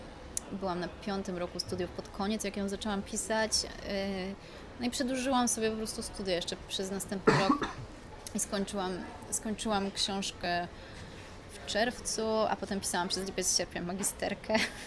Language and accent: Polish; Jaworzno, Silesian Voivodeship, Poland; Ja się wychowałam, jestem z Jaworzna, wychowałam się na osiedlu, które było osiedlem robotniczym, to znaczy, że było wybudowane dla pracowników kopalni